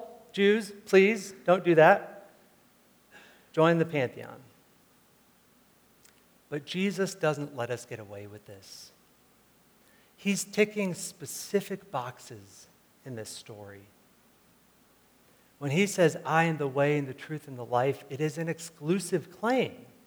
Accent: New York, United States; I grew up outside of New York City, going in and out of the city often.

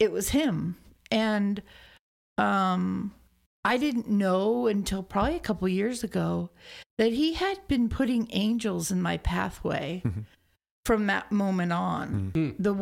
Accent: Everett, Washington, United States; So I was born in Everett and then pretty much lived on the east side most of my life.

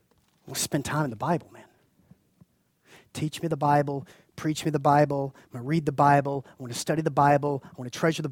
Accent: Macon, Georgia, United States; I was born and raised in Macon, Georgia, where eating deep fried chicken is basically an extreme sport.

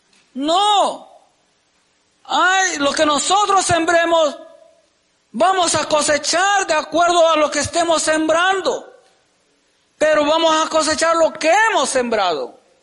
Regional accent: Veracruz, Mexico; al menos allí en mi pueblo, en Veracruz, tarda alrededor de 6 meses

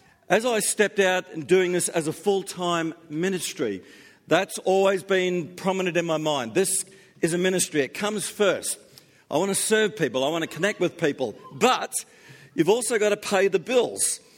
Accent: Gold Coast, Queensland, Australia; now in Melbourne, Australia; I come from the Gold Coast and lived on the coast for 20 years. And when I first came down to Melbourne

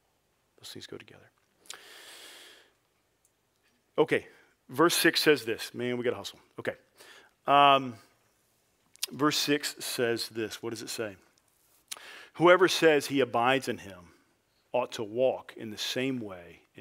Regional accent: Houston, Texas, United States; I grew up in Houston, so the coolest place to go to see Christmas lights is where?

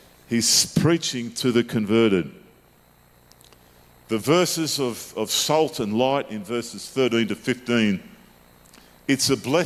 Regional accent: Sydney, New South Wales, Australia; I was brought up in Sydney

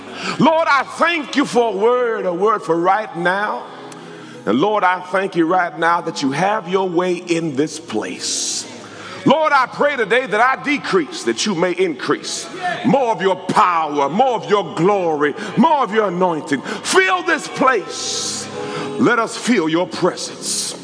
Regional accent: Jamaica; moved away; I'm an immigrant from Jamaica.

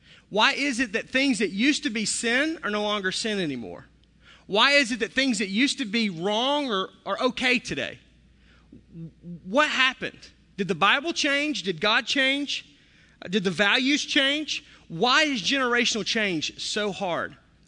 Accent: the South, United States; I was from the South, so everything was like dipped and battered and fried with a little bit of sugar on top

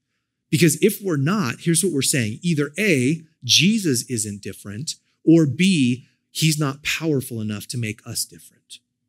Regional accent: United States; We're Americans. We stand on our rights. I'm an American.

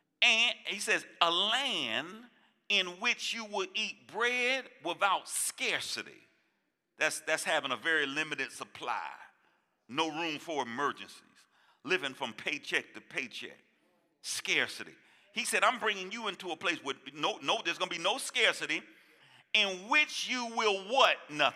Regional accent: Brooklyn, New York, United States; I grew up in the inner city of Brooklyn, New York, okay? I grew up in Bed-Stuy.

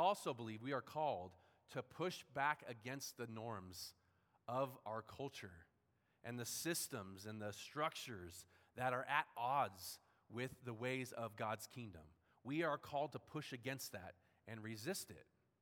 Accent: San Diego, California, United States; I think about growing up in San Diego.

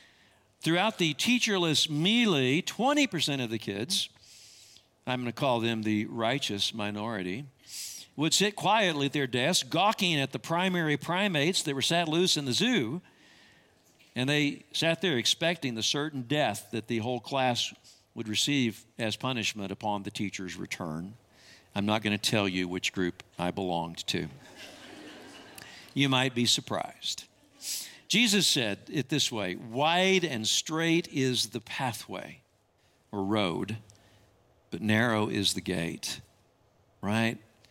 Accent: Amarillo, Texas, United States; I remember I grew up in Amarillo. I went to elementary school at San Jacinto, and I was in third grade class there.

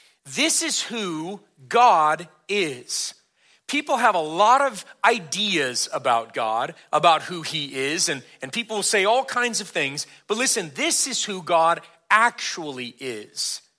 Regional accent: California, United States; You know, growing up in California, we did not have basements because you didn't need basements in California.

